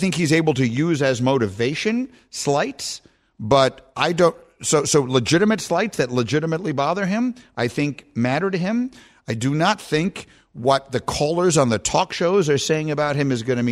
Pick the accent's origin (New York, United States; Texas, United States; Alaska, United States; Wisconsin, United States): New York, United States; I grew up in New York. My parents loved theater, so I've always loved theater.